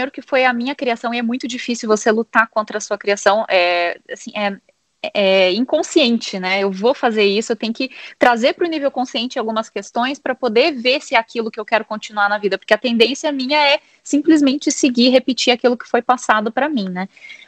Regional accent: Brazil; eu acho que tem uma diferença no peso que a gente leva como brasileiro na criação dos filhos

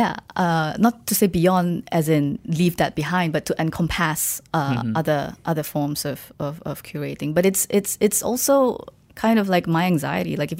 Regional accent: Malaysia; I sort of see myself as Malaysian, but also culturally Chinese.

